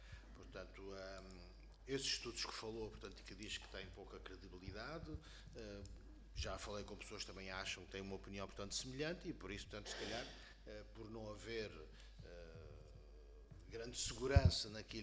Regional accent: Azores, Portugal; fui eleito pelos Açores pelo Partido Socialista, sou terceirense

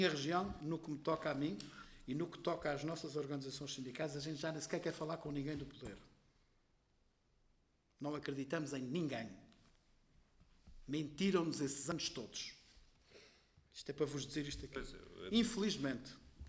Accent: Azores, Portugal; porque acima de tudo sou português, depois sou açoriano

